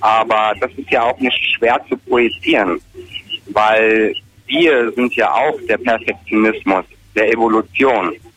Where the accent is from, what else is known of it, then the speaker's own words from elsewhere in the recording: Darmstadt, Hesse, Germany; now in Groß-Umstadt, Germany; Ich komme nicht direkt aus Bayern, ich komme aus Darmstadt, wohne aber momentan in Großumstadt, das ist in der Nähe vom Odenwald.